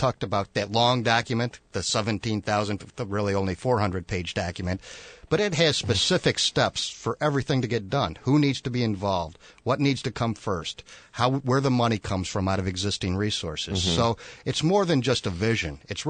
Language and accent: English; McHenry, Illinois, United States; I'm from McHenry originally, just barely south of where this is.